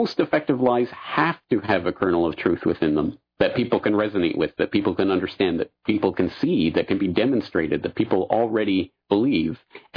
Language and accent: English; Canada; But I'm Canadian, and in Canada, there are hate speech laws.